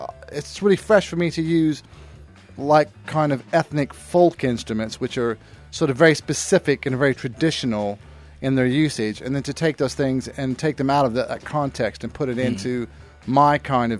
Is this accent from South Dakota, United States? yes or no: no; Wichita, Kansas, United States; born there; moved away; also born or lived in Los Angeles / London; I was born in Wichita, Kansas, and then I moved to L.A. in 88.